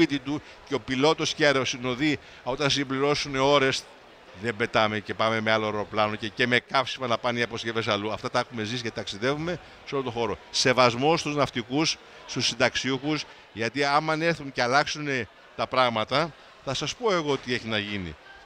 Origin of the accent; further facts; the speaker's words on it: Vrontados, North Aegean, Greece; Και από την πόλη μου στο Βροντάδο έχουμε τις περισσότερες εισηγμένες εταιρείες στα χρηματιστήρια